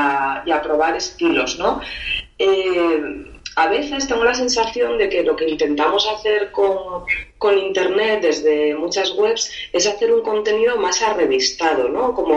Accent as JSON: {"language": "Spanish", "region": "Asturias", "country": "Spain", "lives_now": "Madrid, Spain", "said": "Pues mira, yo soy asturiana en Madrid, de la cosecha del 83"}